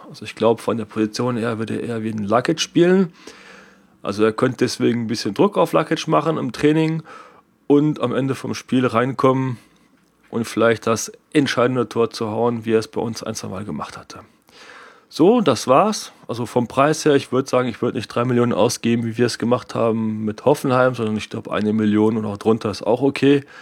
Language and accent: German; Switzerland; ich komme aus der Schweiz